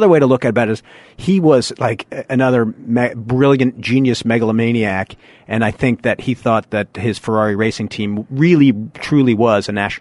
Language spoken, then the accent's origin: English; East Coast, United States; now in California, United States; I'm a new resident of California. I've been here for, 3 months? I'm from the East Coast, okay?